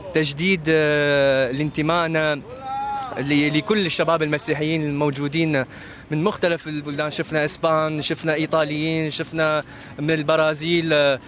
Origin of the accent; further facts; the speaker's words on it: Iraq; now in France; مشاركتنا كعراقيين في يوم الشباب العالمي